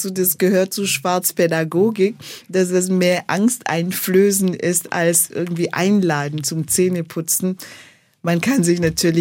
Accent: Cameroon; moved away as an adult; now in Germany; Also ich bin in Kamerun groß geworden. Ich habe das Abitur dort gemacht, habe Lebensmitteltechnologie studiert. Anschließend wollte ich in Kamerun bleiben und auch dort arbeiten. Mein Vater hat entschieden, dass ich nach Deutschland kommen sollte.

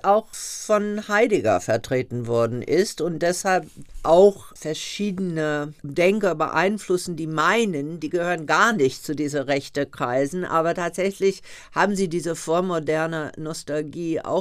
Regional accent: the South, United States; Ich bin im Süden der USA groß geworden mit der Bürgerrechtsbewegung.

